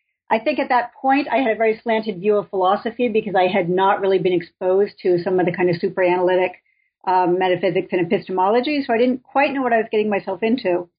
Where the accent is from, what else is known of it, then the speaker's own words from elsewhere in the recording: Boston, Massachusetts, United States; Okay. Well, I'm from the Boston area.